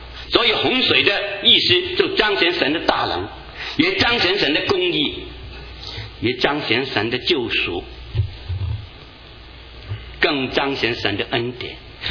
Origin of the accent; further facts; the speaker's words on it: China; 我说究竟我们中国人啊，犹太人的有日历跟我们差不多